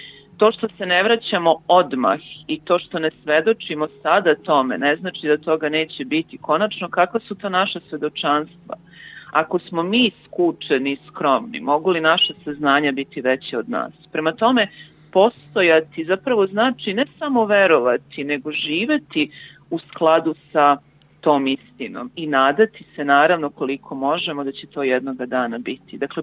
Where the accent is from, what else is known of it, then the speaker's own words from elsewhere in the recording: Knin, Šibenik-Knin County, Croatia; moved away; Ja sam poreklom iz Knina. Izbegla sam kao što su izbegli i mnogi drugi ljudi, ne samo naravno iz tih krajeva, nego iz drugih srpskih krajeva. I dugo nisam bila u Kninu.